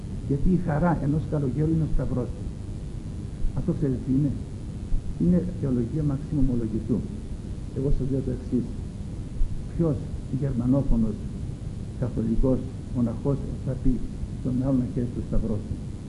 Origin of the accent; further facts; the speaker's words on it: Crete, Greece; Και εγώ γεννήθηκα στην Κρήτη και πήρα αγωγή Ελλήνη της Κρήτης. Και πήρα αγωγή, αν θέλετε, λίγο σαν Γεχοβά.